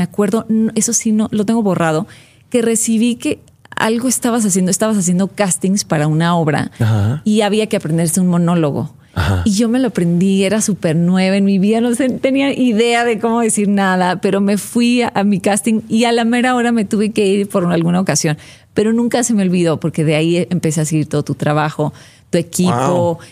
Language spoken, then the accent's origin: Spanish; Sonora, Mexico; moved away as an adult; now in Mexico City, Mexico; Yo llegué a la Ciudad de México cuando tenía 20 años.